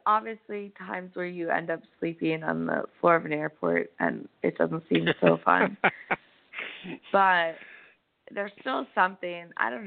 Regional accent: Southampton, New York, United States; I actually just finished the first draft of a book about farmers in my hometown, Southampton, which is also known as the Hamptons.

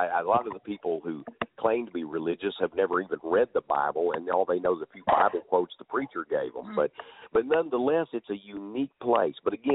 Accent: Texas, United States; accent: Texas; My accent's not even the same as the rest of Texas. It's somewhere in between Texas. It's somewhere in between the South.

